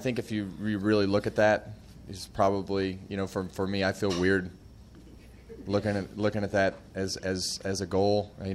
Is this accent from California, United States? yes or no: yes; California, United States; Just because I've never raced at the Kern County Raceway in my hometown.